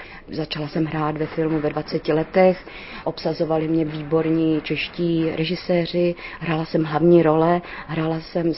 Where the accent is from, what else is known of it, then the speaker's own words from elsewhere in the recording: Moravia, Czechia; protože jsem z Moravy, tak já miluju lidové písničky